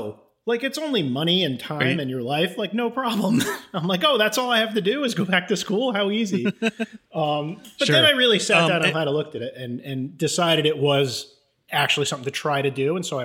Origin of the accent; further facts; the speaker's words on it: East Greenwich, Rhode Island, United States; I grew up in Rhode Island. Mm-hmm. I just say Providence because nobody except people from Rhode Island know Rhode Island, but it's this little sort of town called East Greenwich, which is like maybe 15 minutes south of Providence.